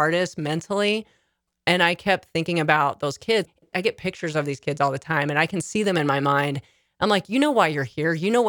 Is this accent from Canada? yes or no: no; Utah, United States; I mean, I'm from Utah, so I'm acquainted with elevation.